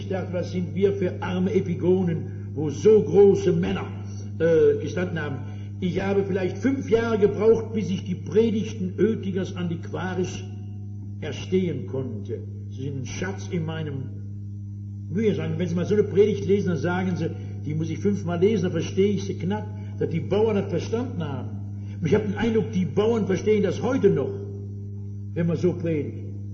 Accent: Southern Germany, Germany; Ich bin Süddeutscher, ich kriege das auch fertig.

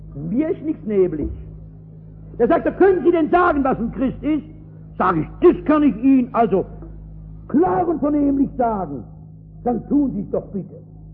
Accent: North Rhine-Westphalia, Germany; Bei uns im Ruhrgebiet gibt es ja dolle Industriekapitäne.

